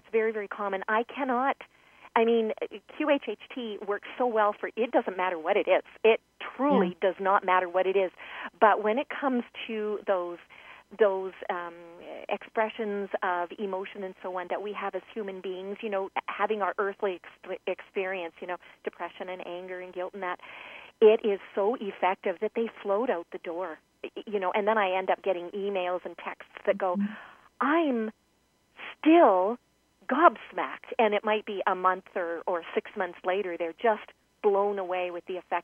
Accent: Canada; and we are Canadian. We don't talk about Huckleberry Finn and Tom Sawyer the way they do in the States.

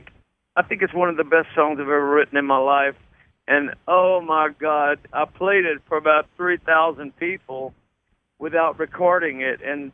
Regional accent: Vinton, United States; we are going to go to Vinton, my hometown

